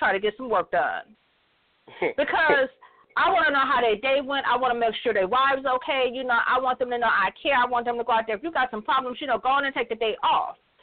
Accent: Detroit, Michigan, United States; I name those owners because I'm from Detroit

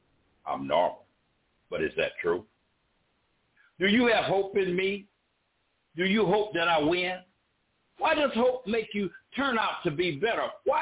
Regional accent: Los Angeles, California, United States; I'm set in my way. I'm from South Central Los Angeles.

